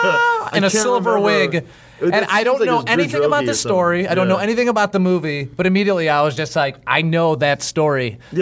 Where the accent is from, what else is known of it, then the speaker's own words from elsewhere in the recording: Chicago, Illinois, United States; I was born and raised in Chicago.